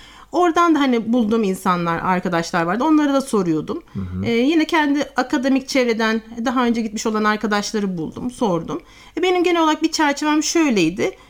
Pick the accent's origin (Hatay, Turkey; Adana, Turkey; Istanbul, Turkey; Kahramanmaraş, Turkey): Istanbul, Turkey; Ben üniversiteyi dediğim gibi İstanbul'da doğdum, üniversiteyi İstanbul'da okudum. Büyük bir şehirde hani büyüdüm, okula gittim.